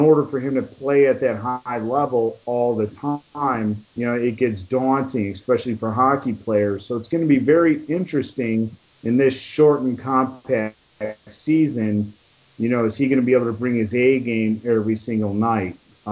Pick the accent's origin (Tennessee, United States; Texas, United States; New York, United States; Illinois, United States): Illinois, United States; Chicago; I'm born and raised in Chicago. I love my Chicago sports.